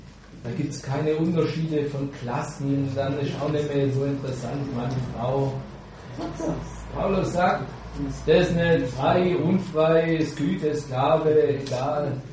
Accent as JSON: {"language": "German", "region": "Baden-Württemberg", "country": "Germany", "said": "Ich bin Schwabe, vergiss. Vergiss es."}